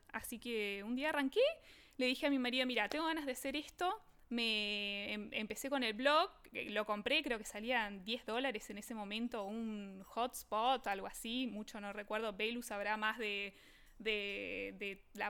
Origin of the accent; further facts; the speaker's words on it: Formosa, Argentina; moved away; Me fui muy chica, yo soy de Formosa, y cuando me fui a estudiar